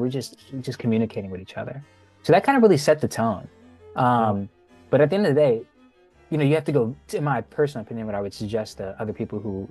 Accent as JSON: {"language": "English", "region": "Virginia", "country": "United States", "said": "Maybe it's because I'm from Virginia and that's home to me."}